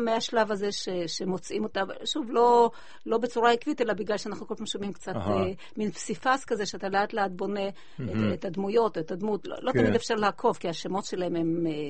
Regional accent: Bat Yam, Tel Aviv District, Israel; אני גדלתי בבת ים, ברמת יוסף

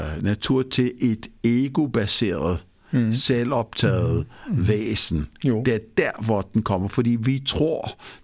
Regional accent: Greece; for mig, som er skal se kulturelt mere af dansker, end jeg er græker

